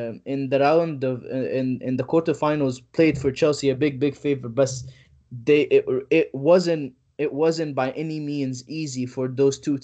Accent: Egypt; Right now, I've seen all these cycles, like growing up in Egypt.

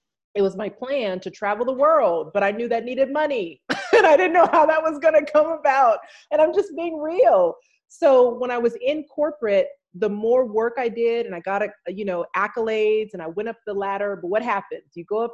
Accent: Los Angeles, California, United States; I come from Los Angeles, California, but my family is, I'm telling you, and my family is from South Texas.

